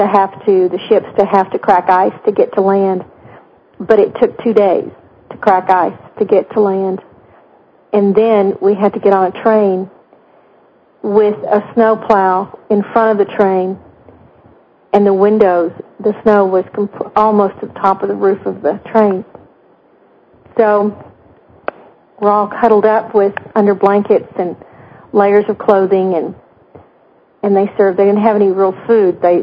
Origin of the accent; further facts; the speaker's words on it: Texas, United States; I'd never seen snow. I came from Texas.